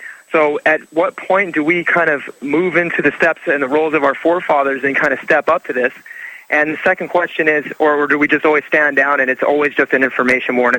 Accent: California, United States; now in Canada; I am in Canada, but I'm a dual citizen. I grew up in California.

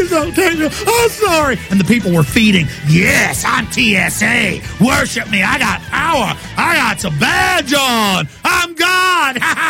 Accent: the South, United States; I just made fun of Southerners, and I'm a Southerner.

